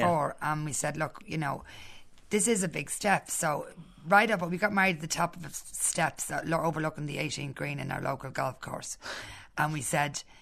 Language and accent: English; Dublin, Leinster, Ireland; born or raised there